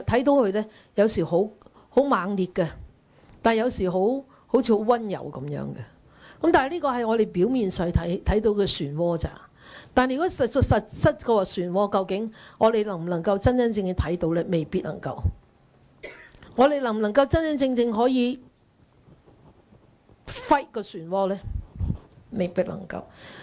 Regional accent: China; 所以我哋中国人成日都讲啦，近朱者赤，近墨者黑。

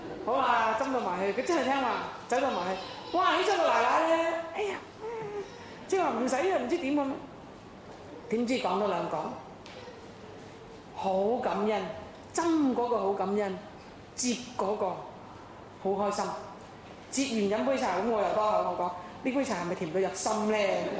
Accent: Hong Kong; 我哋香港人真係好落後。

